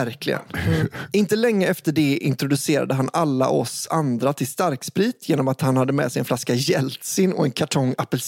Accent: Västra Götaland County, Sweden; I den lilla orten där jag växte upp utanför Göteborg fanns en skola som alla samhällets barn gick i.

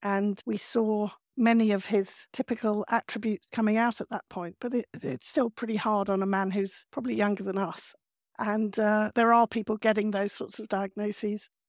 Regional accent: London, United Kingdom; Being a Londoner born and bred

